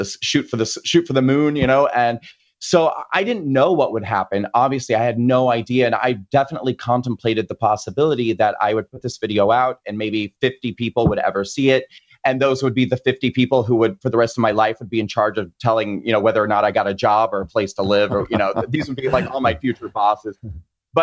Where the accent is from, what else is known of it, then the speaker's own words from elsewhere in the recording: Nebraska, United States; you know, I grew up in Nebraska, and I was just like, why did you people vote for him?